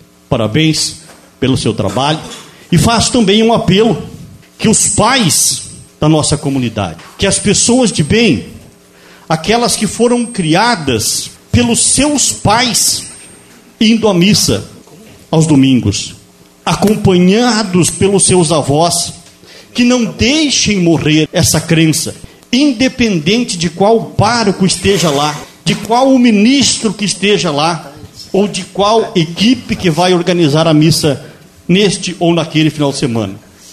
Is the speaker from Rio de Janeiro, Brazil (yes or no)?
no; Rio Grande do Sul, Brazil; É gratificante, é muito orgulhoso para a gente saber que somos gaúchos.